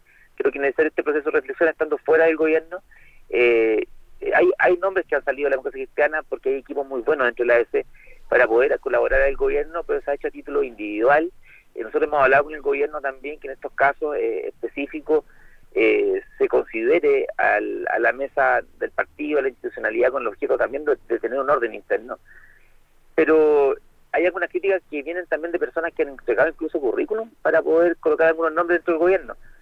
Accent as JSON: {"language": "Spanish", "town": "Concepción", "region": "Biobío", "country": "Chile", "said": "a toda la gente de la Universidad de Concepción, que le tengo mucho cariño porque yo soy penquista."}